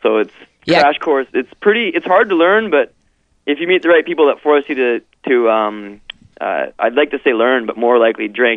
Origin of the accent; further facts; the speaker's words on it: Vancouver, British Columbia, Canada; now in Montreal, Canada; I'm from Vancouver.